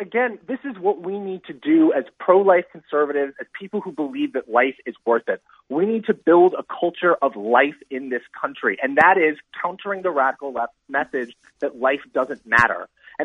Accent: Portland, Oregon, United States; I'm from Portland, Oregon.

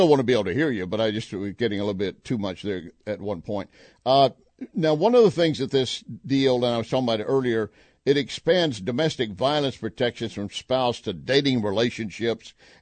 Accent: Texas, United States; I was born in Texas, raised around guns.

